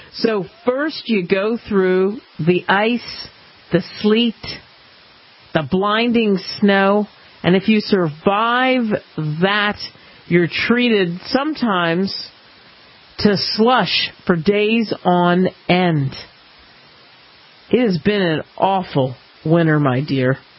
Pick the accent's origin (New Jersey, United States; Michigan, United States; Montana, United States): New Jersey, United States; Cherry Hill; I grew up in Cherry Hill, just a stone's throw away from Cinnaminson, New Jersey.